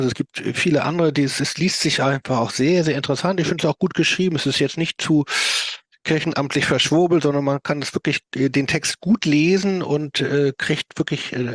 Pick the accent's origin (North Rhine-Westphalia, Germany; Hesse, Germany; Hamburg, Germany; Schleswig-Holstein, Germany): Hamburg, Germany; ich komme ja aus Hamburg